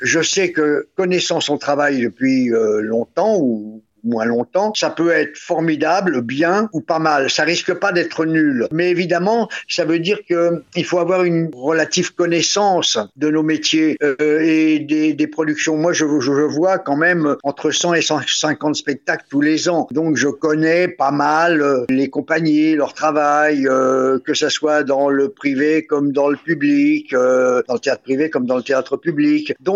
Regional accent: Paris, Île-de-France, France; J'étais au lycée à Paris, puisque je suis parisien

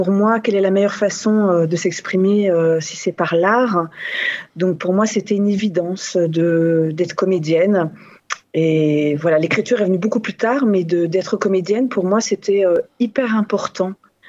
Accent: Brussels, Belgium; moved away as an adult; now in Paris, France; Moi, j'ai grandi à Bruxelles, en Belgique, fille d'immigrés, réfugiés politiques de l'ex-URSS.

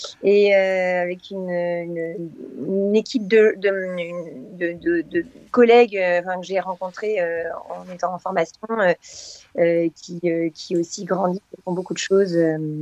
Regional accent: Vernon, Normandy, France; je viens de Vernon dans l'Eure, la Normandie.

